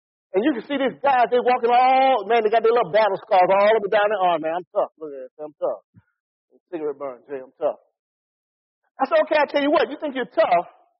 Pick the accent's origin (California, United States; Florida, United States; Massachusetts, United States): Florida, United States; Pensacola; I grew up in Pensacola, Florida. We had bullies and gangs during that time.